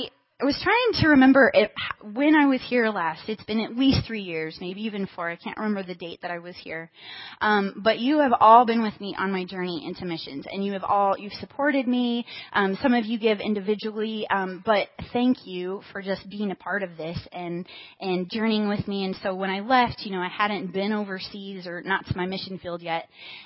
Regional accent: South Africa; now in United Kingdom; I grew up in South Africa, and my missional context was African. And so to move to the United Kingdom

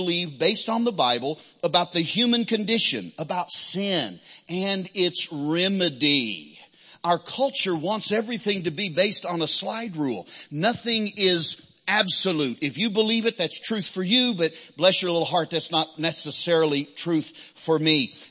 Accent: Arkansas, United States; were written either about where I grew up in Arkansas or where we were pastoring in southern Missouri.

